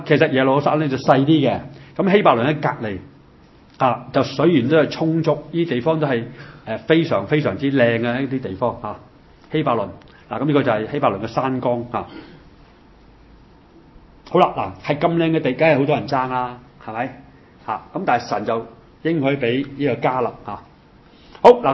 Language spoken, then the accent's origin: Cantonese; China